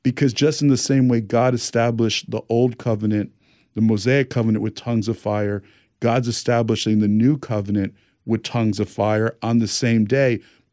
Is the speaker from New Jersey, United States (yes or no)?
yes; New Jersey, United States; now in California, United States; I'm from New Jersey. Live in California.